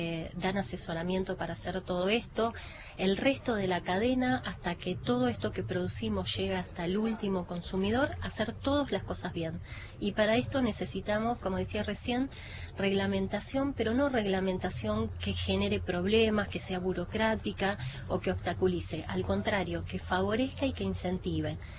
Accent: Argentina; somos todos los argentinos

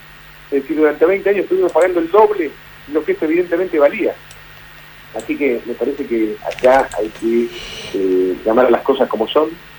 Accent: Villa Paranacito, Entre Ríos, Argentina; y termino en mi pueblo, en Villa Paranacito.

